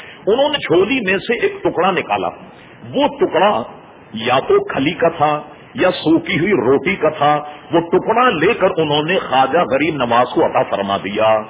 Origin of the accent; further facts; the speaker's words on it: Hyderabad, Telangana, India; میں نے اس لیے کہا کہ میں حیدرآباد دکن کا رہنے والا ہوں، سقوط حیدرآباد دکن میرے سامنے ہوا. میں اس وقت بہت سمجھدار تھا، 48 سن میں بہت سمجھدار تھا